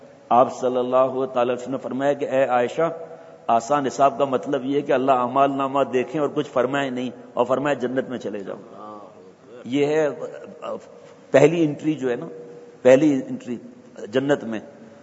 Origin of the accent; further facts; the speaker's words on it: Sindh, Pakistan; اور جو ہم گاؤں کے رہنے والے ہیں پاکستان میں, تھر پارکر, ادھر تھر پارکر ہیں